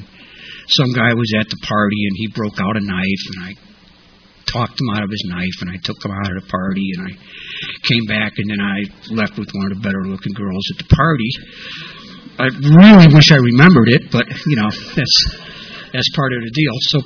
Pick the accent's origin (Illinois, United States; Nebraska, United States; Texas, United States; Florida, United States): Illinois, United States; Chicago; So I was born in Chicago. Go Bears, okay. Sometime before the middle of the last century.